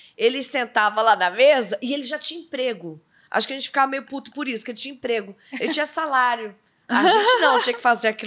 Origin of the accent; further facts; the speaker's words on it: São Paulo, Brazil; born there; now in Rio de Janeiro, Brazil; eu nasci em São Paulo. Arthur Alvim, Coab 1.